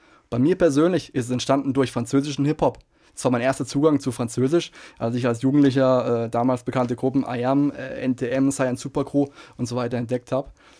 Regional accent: Heidelberg, Baden-Württemberg, Germany; Ich bin, wie ich vorhin erwähnt hatte, in Heidelberg aufgewachsen

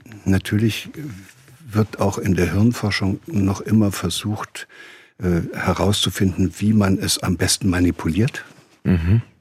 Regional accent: Göttingen, Lower Saxony, Germany; ob man dann in Stuttgart groß wird oder in Göttingen, wo ich herkomme

